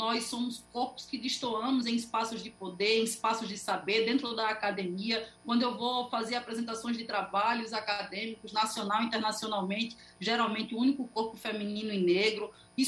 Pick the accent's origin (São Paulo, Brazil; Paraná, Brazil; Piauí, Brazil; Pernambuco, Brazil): Pernambuco, Brazil; Eu sou pernambucana, conheço essa realidade